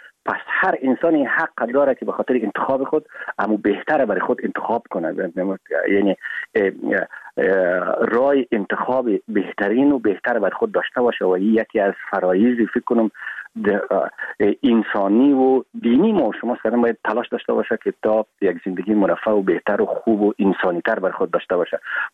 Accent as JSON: {"language": "Persian", "country": "Afghanistan", "said": "و به عنوان یک افغان و یک مهاجر افغان"}